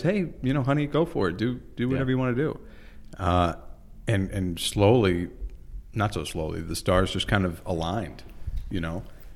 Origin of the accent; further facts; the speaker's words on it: Weathersfield, United States; So when I was like 12 or 13, I started really like super local in my hometown of Weathersfield.